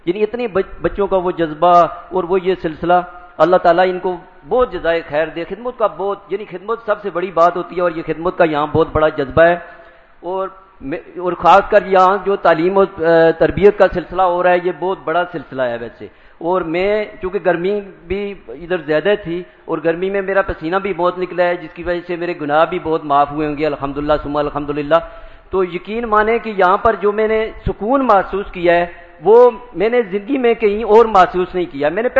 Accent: Murree, Punjab, Pakistan; میرا تعلق علاقہ مری سے ہے.

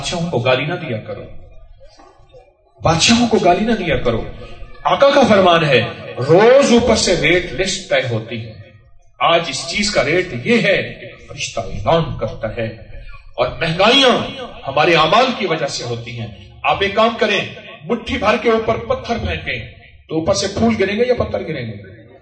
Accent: Bahawalpur, Punjab, Pakistan; میں نے کہا یہ تو ریاست بہاولپور میں ہے, میں بھی بہاولپور کا ہوں.

